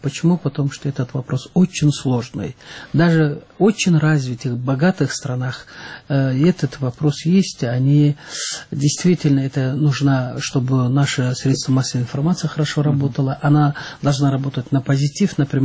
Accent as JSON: {"language": "Russian", "region": "South Russia", "country": "Russia", "said": "на юге, вот я сама южанка"}